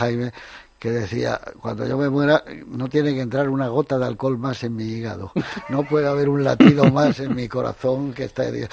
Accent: Gijón, Asturias, Spain; also born or lived in Madrid; Entonces, desde niño he estado en Gijón.

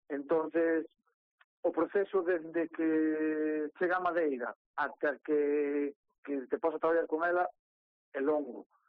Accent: Ribeira, Galicia, Spain; eu estaba moito tempo fora da casa, e queríame establecer un pouquiño aquí, non? Na miña terra, en Ribeira.

